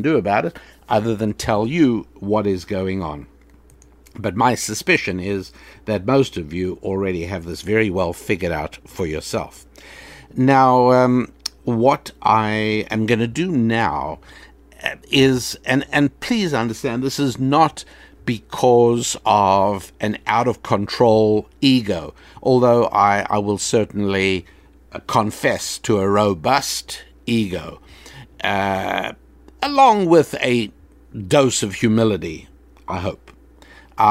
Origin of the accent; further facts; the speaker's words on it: South Africa; also born or lived in England; I grew up in South Africa, the bottom edge of the African continent, which makes me a very genuine African American, of course.